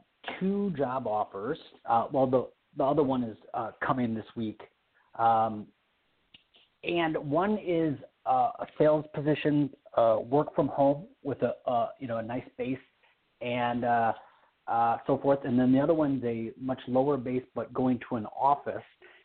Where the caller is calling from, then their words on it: Nevada, United States; I'm calling from Nevada.